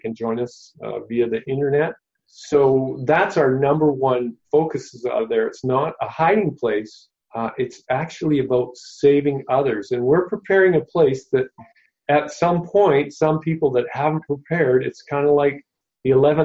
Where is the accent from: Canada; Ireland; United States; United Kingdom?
Canada; And I say that as a Canadian. It's a kind of a Canadian joke.